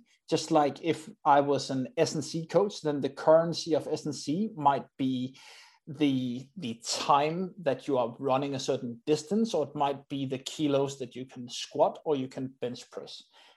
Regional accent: Denmark; So first of all, I'm from Denmark, and here in Denmark, we got a rule

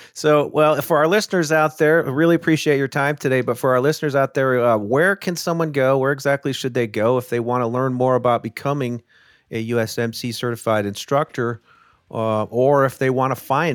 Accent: Midwest, United States; I grew up in the Midwest too.

